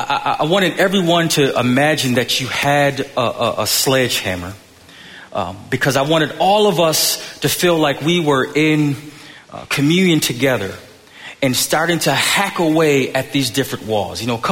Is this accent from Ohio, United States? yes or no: no; Buffalo, New York, United States; I'm taller. I grew up in Buffalo.